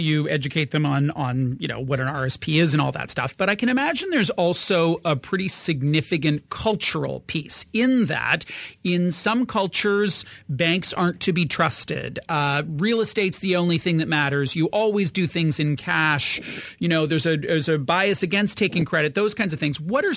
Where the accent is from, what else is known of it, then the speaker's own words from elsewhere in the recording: Canada; As a Canadian who was born here, who spent my life here, and who had a dad who spent lots of time talking about money